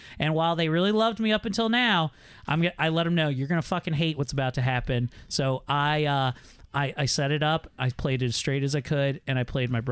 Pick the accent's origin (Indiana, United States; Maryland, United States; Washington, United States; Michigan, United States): Maryland, United States; Sykesville; I had a show, Jeremy, in my hometown. We record in Sykesville, Maryland, Sykesville/Eldersburg, behind the curtains here.